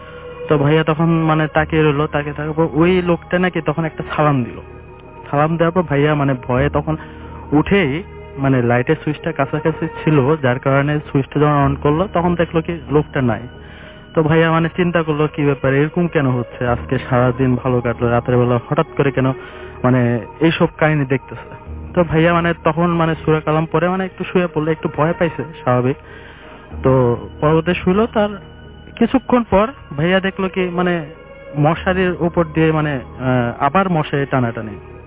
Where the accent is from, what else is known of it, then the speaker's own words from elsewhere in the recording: Chittagong, Chittagong Division, Bangladesh; আমি চট্টগ্রাম থেকে আসছি।